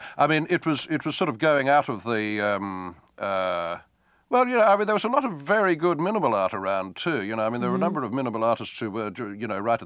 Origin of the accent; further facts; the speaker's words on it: Australia; I'm Australian, not English